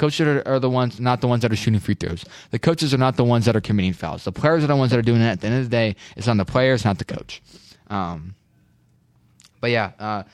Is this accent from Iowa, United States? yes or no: yes; Iowa City, Iowa, United States; born there; I was born in Iowa City. I grew up an Iowa fan. I've always been a fan of them. I'm not leaving Iowa.